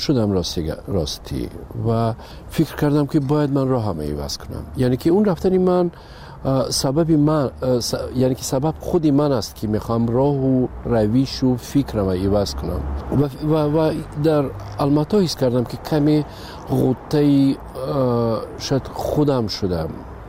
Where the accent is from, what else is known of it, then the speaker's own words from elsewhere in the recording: Tajikistan; اما اومدن من وطنم خب پیش از همه تاجیکستان وطن است. بله این خانه من است و مادرم اینجاست، فرزندام اینجاست.